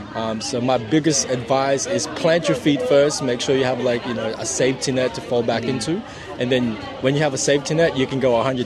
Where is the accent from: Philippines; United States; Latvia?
Philippines; I've been wanting to get in touch with my Filipino roots for the last couple of years now, you know. At the end of the day, I'm Filipino